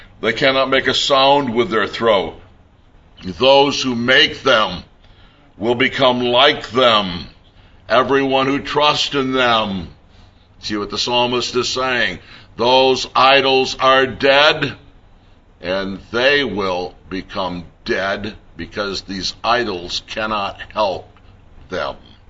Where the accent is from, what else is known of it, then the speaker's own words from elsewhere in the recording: United States; Now, it's easy for me as an American to understand what's being said here.